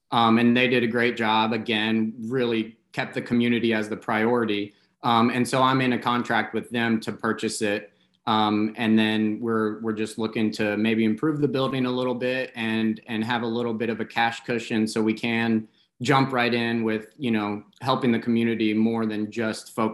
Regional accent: Fowler, Indiana, United States; The campaign is to raise funds for the grocery store in my hometown. I'm in Fowler, Indiana.

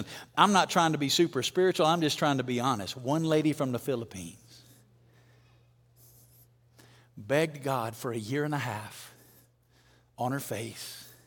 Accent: Alabama, United States; And I'm like you. I'm from Alabama. You know, if you're from Alabama, you don't go to Las Vegas.

